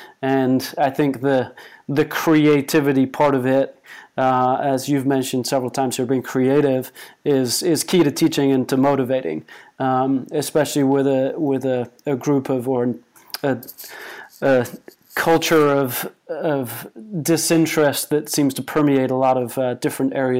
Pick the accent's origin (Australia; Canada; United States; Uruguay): United States; I'm from America, therefore I know baseball.